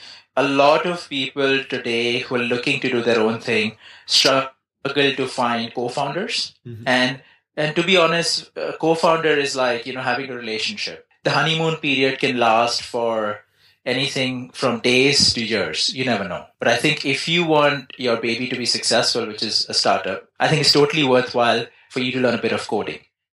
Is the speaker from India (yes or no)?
yes; India; I'm originally from India, and one of the good things in India is that even during my school days, we had a little bit of coding.